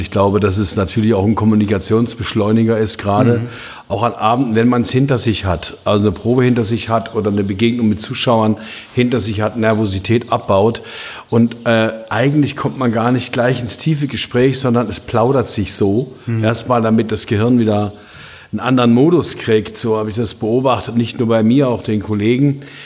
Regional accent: East Germany, Germany; Ich bin im Osten groß geworden und war sozusagen in der vorwendischen Zeit, also in den Jahren 85 bis 89, in Erfurt engagiert.

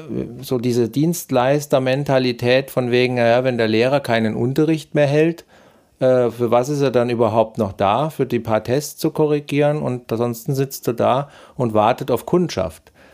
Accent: Augsburg, Bavaria, Germany; Bei uns in Augsburg

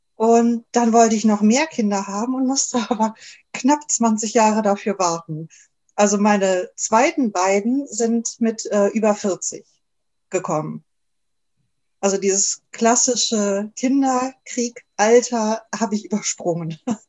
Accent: Germany; ich bin ja Deutsche, ich bin auch, finde ich inzwischen auch, empfinde ich mich als typisch Deutsche, aber eben dann doch wieder nicht ganz

